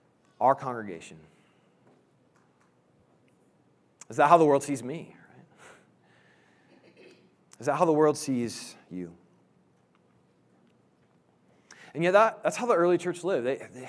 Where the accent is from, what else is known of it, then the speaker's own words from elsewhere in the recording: Indianapolis, Indiana, United States; I grew up in Indianapolis. So I've been a Colts fan most of my life